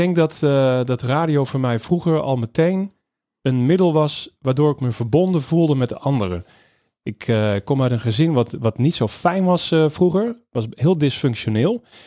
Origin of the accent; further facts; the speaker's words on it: the south, Netherlands; zeker waar ik ben opgegroeid in het zuiden, daar had je dus niks.